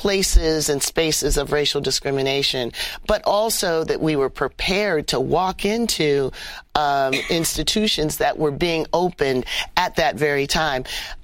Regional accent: Canton, Ohio, United States; born or raised there

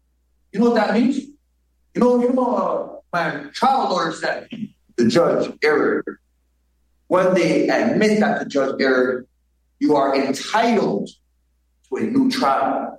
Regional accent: Canada; I'm from Canada.

